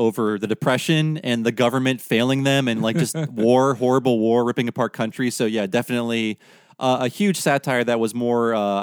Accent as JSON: {"language": "English", "region": "New Hampshire", "country": "United States", "tie": "born or raised there", "said": "I grew up in New Hampshire around guns, live free or die and all that, but not handguns."}